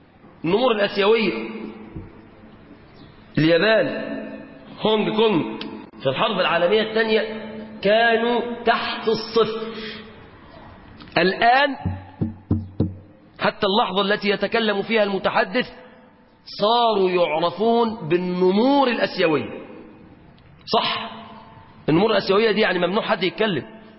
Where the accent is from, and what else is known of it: Egypt